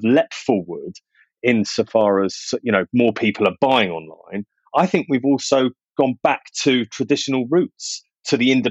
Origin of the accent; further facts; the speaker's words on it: Borehamwood, East of England, United Kingdom; I was brought up in Borehamwood in Elstree, and that was a film town.